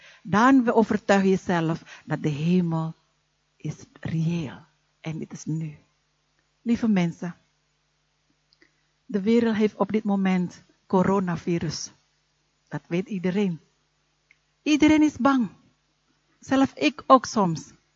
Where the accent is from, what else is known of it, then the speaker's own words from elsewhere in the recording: North Sumatra, Indonesia; Maar ik kom uit Noord-Sumatra in Indonesië.